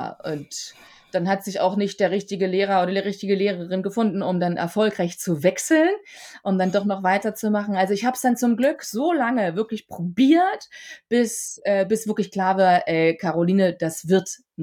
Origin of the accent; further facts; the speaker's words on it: East Germany, Germany; Es war immer so ein bisschen unangenehm zu sagen, ich bin ein Ossi.